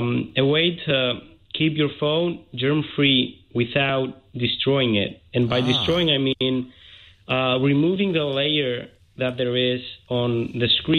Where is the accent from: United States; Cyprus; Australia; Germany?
Cyprus; English is a second language; Because I'm from Cyprus, actually.